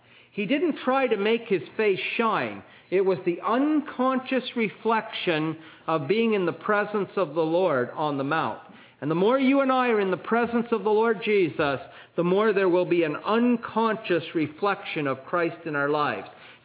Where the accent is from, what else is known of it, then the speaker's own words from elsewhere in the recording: Canada; And I tell them I'm a Canadian.